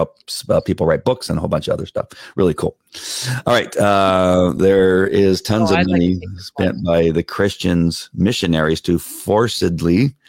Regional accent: India; English is a second language; now in United States; It's happening here, ma'am. I'm from India.

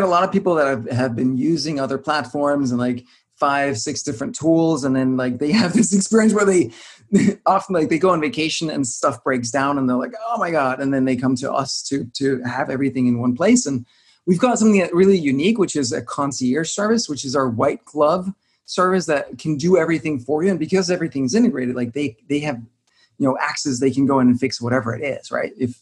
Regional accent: Denmark; I'm from Denmark. So it was over in Denmark.

